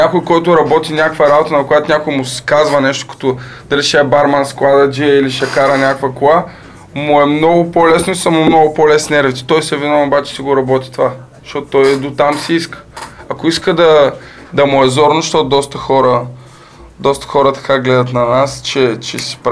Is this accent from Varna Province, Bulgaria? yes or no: no; Plovdiv, Plovdiv Province, Bulgaria; Пък ние сме израснали в Пловдив, не знам, може би заради това е тази обич към града